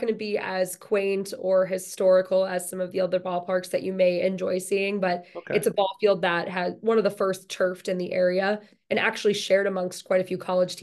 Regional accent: Minnetonka, Minnesota, United States; I'm not. I'm actually from right outside of the Twin Cities, from Minnetonka, Minnesota.

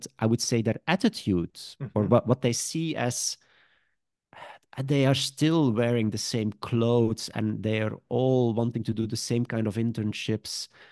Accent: Sint-Niklaas, Flanders, Belgium; English is a second language; I grew up in Sint-Niklaas, city of 50,000 people in Belgium. I come from a family with a lot of teachers.

